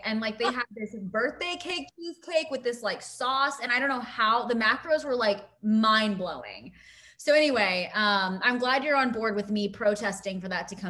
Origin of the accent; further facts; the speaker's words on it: Dallas, Texas, United States; so I'm from the Dallas area. I've been consuming these for probably like 6 years at this point